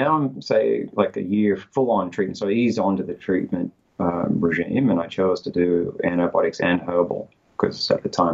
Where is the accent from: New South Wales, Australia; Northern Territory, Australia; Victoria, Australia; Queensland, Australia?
New South Wales, Australia; Sydney; I went back to my home country and hometown of Sydney, Australia